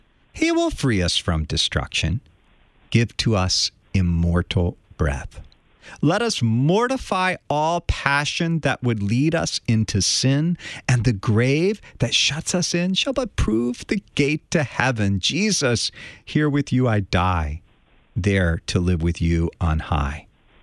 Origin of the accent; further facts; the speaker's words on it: East Coast, United States; growing up on the East Coast, I had actually never heard that hymn until I came to seminary.